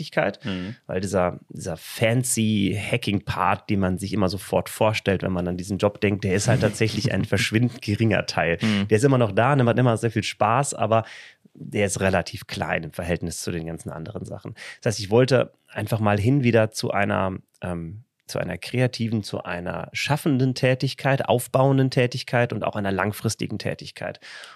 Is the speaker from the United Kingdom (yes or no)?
no; Paderborn, North Rhine-Westphalia, Germany; Wir wollten wieder zurück in die Heimat. Meine Frau und ich, wir kommen beide hier so aus dem Paderborner Umfeld.